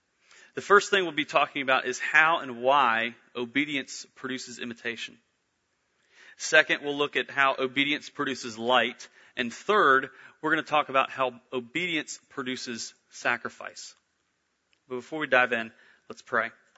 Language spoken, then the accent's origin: English; West Virginia, United States; And growing up in West Virginia, I didn't grow up in a big city such as Orlando. I grew up in a small country town.